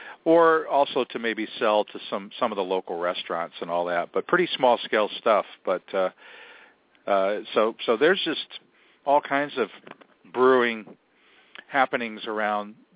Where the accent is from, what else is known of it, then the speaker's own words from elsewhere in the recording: Kittery, Maine, United States; And then even up in York, Maine, one town up from Kittery, my hometown, there's some folks looking to open up another one of those